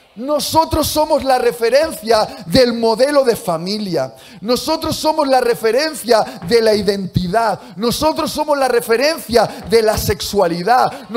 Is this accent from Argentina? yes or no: no; Dominican Republic; Ah, no, yo soy de la República Dominicana.